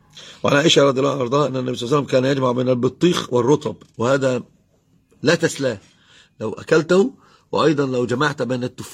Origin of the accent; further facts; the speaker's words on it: Egypt; القثاء عندنا في مصر يسمونه أتى، اللي هو قرينة الخيار